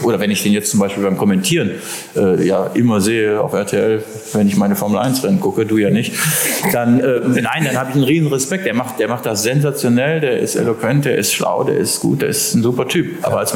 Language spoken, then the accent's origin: German; Germany; aber dazu hätte gehört Bernd Schneider für mich als Deutscher immer, Bernd Schneider ist mega